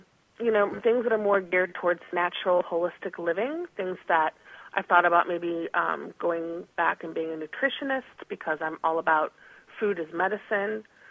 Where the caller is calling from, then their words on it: Texas, United States; I'm calling from Texas.